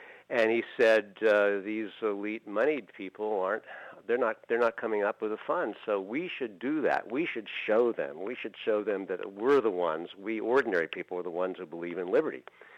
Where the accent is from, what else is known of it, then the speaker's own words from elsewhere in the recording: New York, United States; but I'm an American, I'm a New Yorker